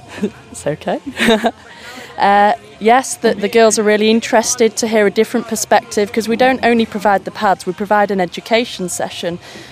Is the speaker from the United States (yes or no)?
no; England, United Kingdom; I clearly come from the West. I come from England, and I think I am much more reserved